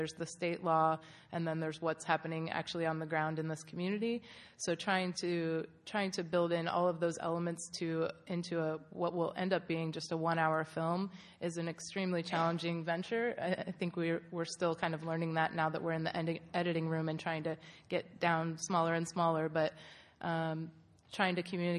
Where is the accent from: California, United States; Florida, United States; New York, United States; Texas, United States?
California, United States; San Francisco; We were city slickers. I'm from San Francisco.